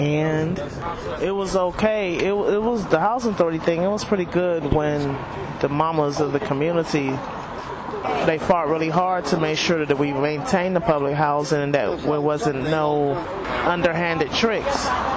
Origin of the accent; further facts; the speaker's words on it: San Francisco, California, United States; I was born and raised in Frisco, born and raised living in public housing.